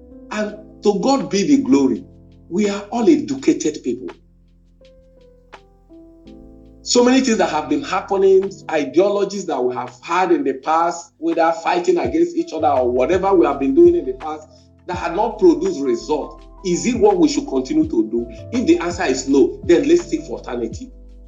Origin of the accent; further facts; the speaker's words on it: Nigeria; I'm doing new Nigeria because I'm a Nigerian.